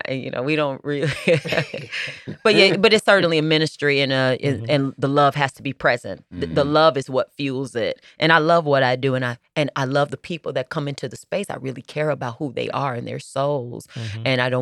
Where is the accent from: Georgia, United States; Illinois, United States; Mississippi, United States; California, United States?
Illinois, United States; Joliet; also born or lived in Hyde Park; I was born in Joliet and raised in my younger years.